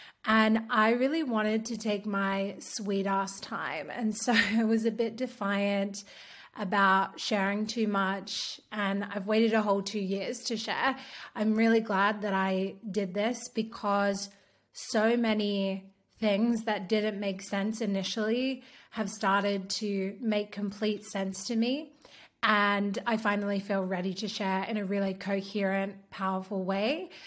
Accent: Australia; I am also an Aussie gal from the bush

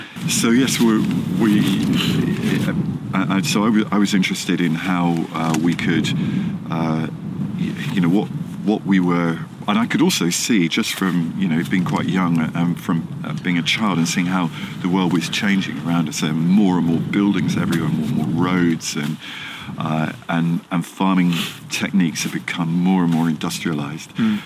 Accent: Exeter, South West England, United Kingdom; also born or lived in London; I'm from Exeter, so from the other end of the country, and ended up in London

